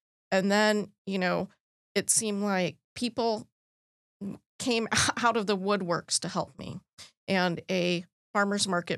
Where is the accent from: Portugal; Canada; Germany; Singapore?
Germany; also born or lived in Belgium; now in United States; And I grew up in Germany, and I graduated from high school in Belgium.